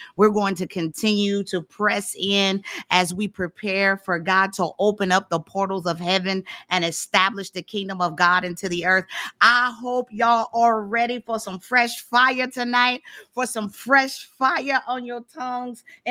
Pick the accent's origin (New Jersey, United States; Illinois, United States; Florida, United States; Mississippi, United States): Florida, United States; St. Petersburg; I'm from St. Petersburg, Florida, Tampa area. I built a house out in Tampa.